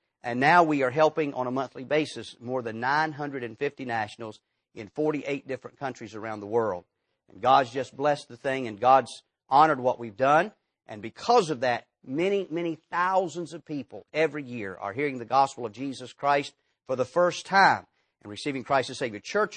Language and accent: English; United States; You're not supposed to be able to get into Cuba as an American